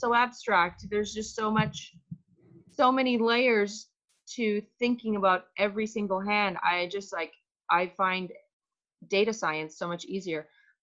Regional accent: Canada; now in United States; I was raised in Canada, so I'm not great with my US history.

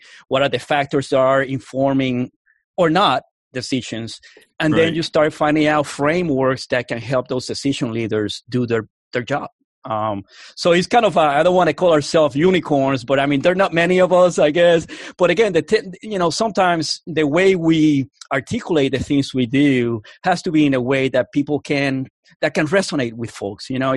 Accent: Puerto Rico; I'm from Puerto Rico. I was born and raised there. My family are Cuban exiles. I'm first generation Cuban American.

